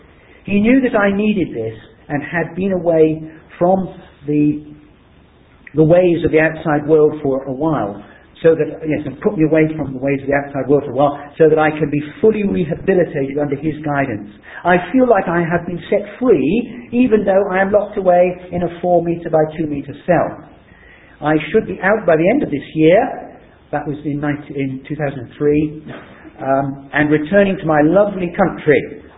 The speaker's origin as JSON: {"language": "English", "country": "South Africa", "said": "I'm a South African, 27-year-old white male."}